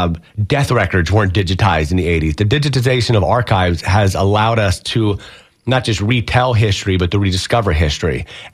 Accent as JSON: {"language": "English", "town": "Ewing", "region": "New Jersey", "country": "United States", "tie": "born or raised there", "said": "I grew up in Ewing, New Jersey, which is a suburb of Trenton. And my house was a 5-minute bike ride from where George Washington crossed the Delaware."}